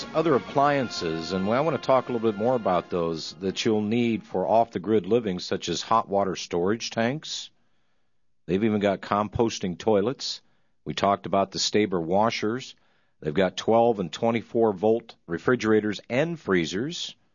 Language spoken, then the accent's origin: English; Pennsylvania, United States; Here's a guy from New Ringgold, Pennsylvania, my home state.